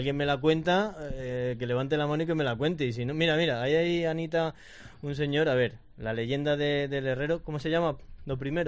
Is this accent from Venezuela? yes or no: no; Mingorría, Castile and León, Spain; soy de Mingorría, que a muchos dicen que es ya de casi la Sierra de Ávila.